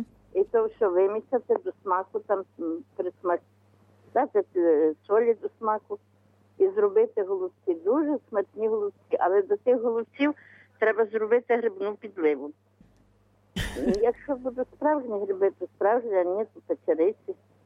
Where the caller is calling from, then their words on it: Lviv, Lviv Oblast, Ukraine; я з Львова.